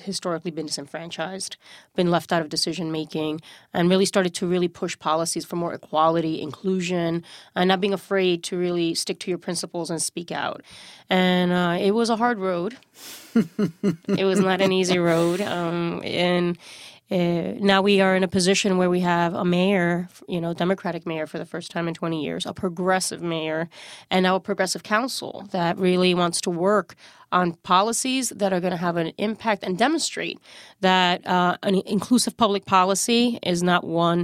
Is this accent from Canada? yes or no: no; Puerto Rico; having a mother who had been active, who was a feminist, who took me to rallies growing up in Puerto Rico